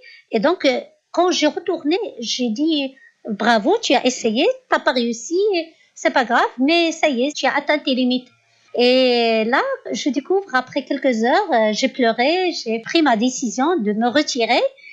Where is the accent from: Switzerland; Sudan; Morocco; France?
Morocco; j'ai brandi le drapeau au sommet de Kilimanjaro, au sommet d'Elbrouz. En tant que Marocain, c'est tout.